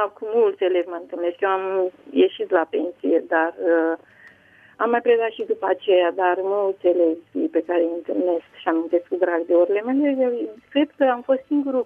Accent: Pitești, Argeș, Romania; Sunt de lângă Pitești … de la Pitești.

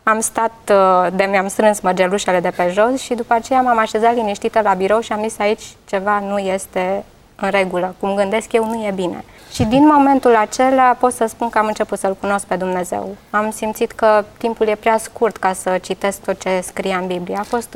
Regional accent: Brașov, Brașov County, Romania; Sunt din Brașov, frumosul oraș de la Poalele Tâmpei. Fac parte din comunitatea de pe strada Cantacuzino 25, a Bisericii Adventiste de ziua 7-a.

